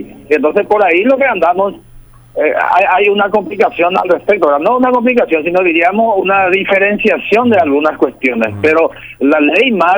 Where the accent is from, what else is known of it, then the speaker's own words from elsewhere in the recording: Paraguay; todos somos paraguayos